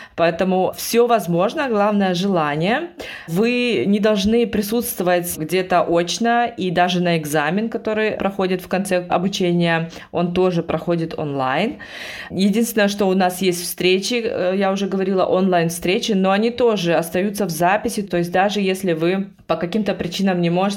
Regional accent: Russia; now in Germany; Больше 20 лет назад я приехала в Германию из России, тогда еще со своей семьей.

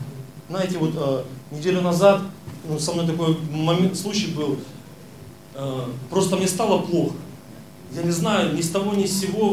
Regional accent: Starovarvarovka, Primorsky Krai, Russia; Я часто бывает так, что я вот еду к себе туда на родину, в деревню. Я сам родом из Анучинского района, село Староварваровка.

